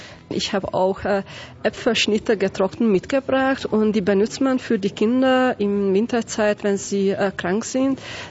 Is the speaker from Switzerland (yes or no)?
no; Transylvania, Romania; German is a second language; Ich komme aus Transsilvanien, eigentlich aus der Gegend, wo die Ungarn leben. Also sehr nah zu unserer Gegend wohnen die Deutsche, die Siebenbürger Sachsen. Also ein ganz multikulturelle Gegend, wo ich herkomme.